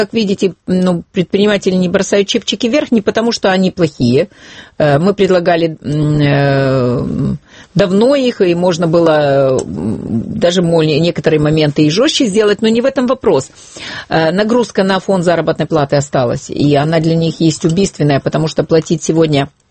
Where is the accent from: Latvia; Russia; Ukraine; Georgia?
Ukraine; Zaporizhzhia, Zaporizhzhia Oblast; Ну, вот я выросла в Запорожье в русскоязычной семье.